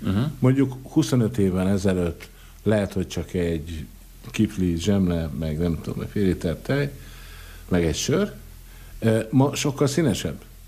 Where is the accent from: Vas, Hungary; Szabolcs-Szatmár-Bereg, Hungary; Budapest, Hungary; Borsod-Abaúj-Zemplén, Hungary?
Budapest, Hungary; nem ugyanazok az opciók vannak, mint a Budapesten, a fővárosban. Ezt te is, én is, ugye, akik ott nőttünk föl